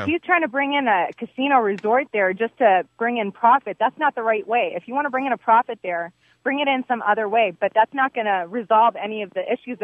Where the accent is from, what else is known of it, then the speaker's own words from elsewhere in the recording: Iraq; English is a second language; Chaldean is a Catholic Arab. I'm from Iraq.